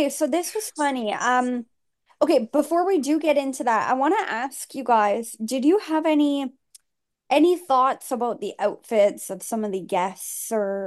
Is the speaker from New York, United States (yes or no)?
yes; New York, United States; So like I'm a New Yorker and I look down on the people who, who live in Queens, or they live in, Long Island or something like